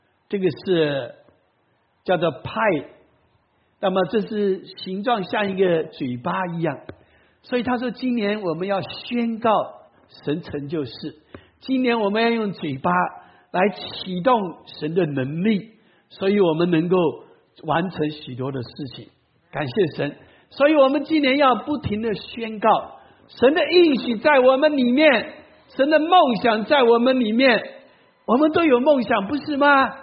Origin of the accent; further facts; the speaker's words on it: Taiwan; born there; 我是1950年在台湾出生的第一代，哦，那个时候刚刚从大陆跑到台湾去，撤退到台湾去